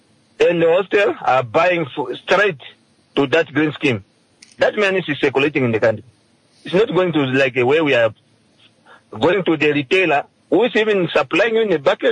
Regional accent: Kavango, Namibia; Let them say from Kavango now. We are from Kavango

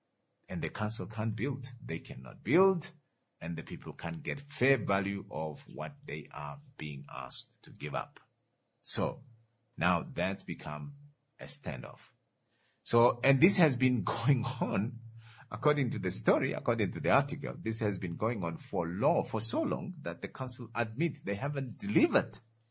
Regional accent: Oshana, Namibia; born there; I live, I was born here in Onawa.

